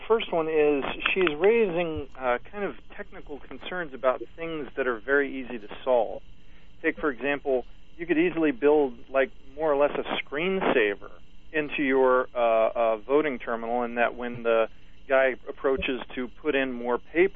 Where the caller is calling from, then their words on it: Minnesota, United States; from Minnesota.